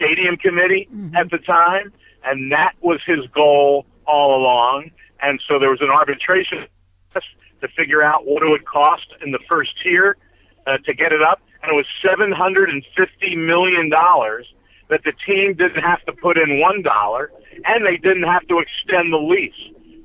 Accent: Missouri, United States; born there; I was born in Missouri. I love the people of St. Louis and Missouri.

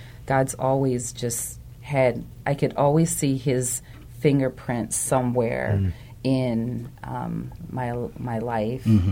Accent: Philadelphia, Pennsylvania, United States; More like North Philly, Germantown area.

